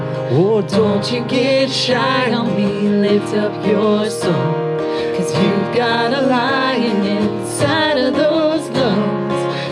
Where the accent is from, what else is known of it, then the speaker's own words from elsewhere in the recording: Florida, United States; I am from Florida, but I'm not from the Tampa area. And so my family is about 2.5 hours south in the Bonita Springs, Estero, Naples, Fort Myers area.